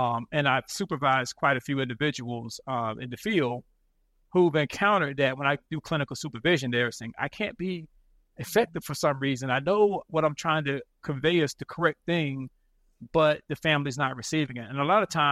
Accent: North Carolina, United States; Yeah, I grew up in North Carolina. Okay. So I'm from North Carolina.

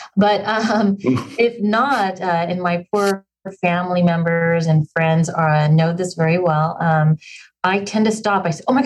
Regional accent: San Francisco, California, United States; I personally am not. I'm from San Francisco.

